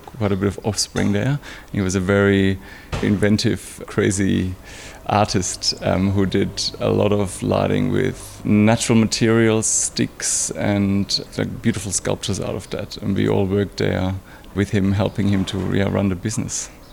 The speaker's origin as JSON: {"language": "English", "country": "Germany", "second_language": "English", "moved": "as an adult", "lives_now": "Australia", "said": "I'm originally from Germany. I've moved to Australia in 2000, so nearly 14 years ago"}